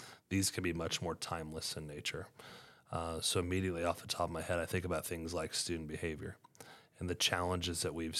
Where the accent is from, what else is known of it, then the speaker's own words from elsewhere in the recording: Hays, Kansas, United States; started, as you just alluded to, as a classroom teacher for 5 years, where I was actually born and raised in Hayes